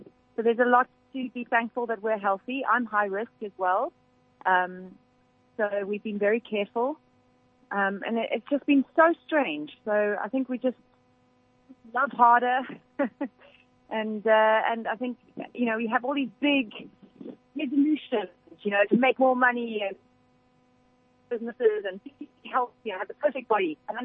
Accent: South Africa; especially as we're South African.

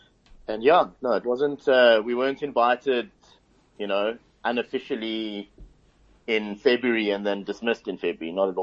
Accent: South Africa; I mean, I'm South African Israeli.

